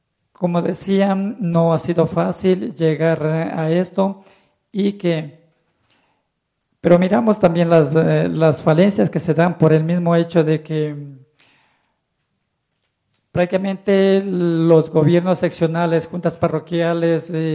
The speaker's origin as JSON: {"language": "Spanish", "town": "Shushufindi", "region": "Sucumbíos", "country": "Ecuador", "said": "Yo vengo desde Sucumbíos, Chuchufindi"}